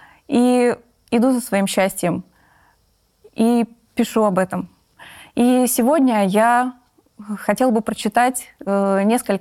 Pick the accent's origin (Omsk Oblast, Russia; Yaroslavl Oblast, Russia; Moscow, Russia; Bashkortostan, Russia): Omsk Oblast, Russia; Omsk; born there; Я родилась в Омске.